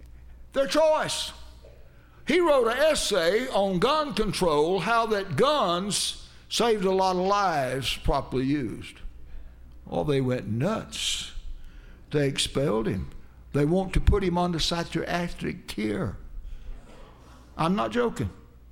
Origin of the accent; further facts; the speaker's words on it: California, United States; Say, I'm from California.